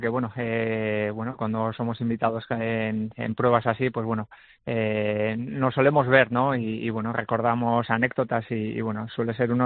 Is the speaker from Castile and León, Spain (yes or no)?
no; Basque Country, Spain; nací muy cerca de San Sebastián y tengo buenos recuerdos de mi infancia allí